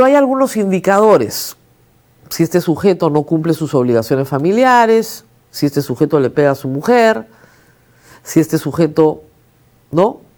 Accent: Miraflores, Lima, Peru; Ustedes saben, yo soy de Miraflores.

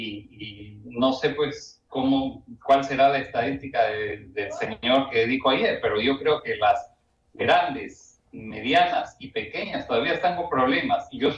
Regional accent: Peru; Nosotros, como peruanos, tenemos que ayudar a la reactivación.

